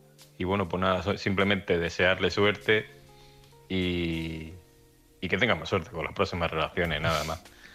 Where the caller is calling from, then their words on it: Almería, Andalusia, Spain; de Almería.